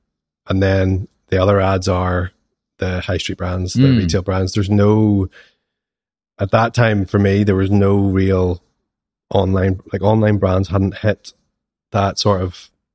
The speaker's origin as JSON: {"language": "English", "town": "Ballymena", "region": "Northern Ireland", "country": "United Kingdom", "tie": "born or raised there", "said": "which was the Christmas market in Ballymena, which is my hometown, and we sold out within an hour."}